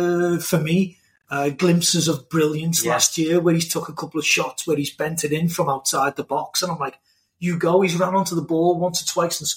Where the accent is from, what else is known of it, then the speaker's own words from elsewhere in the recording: England, United Kingdom; For me, as an English player, if you look at all of the English players of his generation